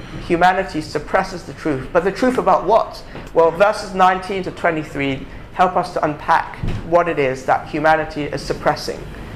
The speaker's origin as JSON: {"language": "English", "country": "Hong Kong", "said": "So I come from Hong Kong, and I know others of us here do as well"}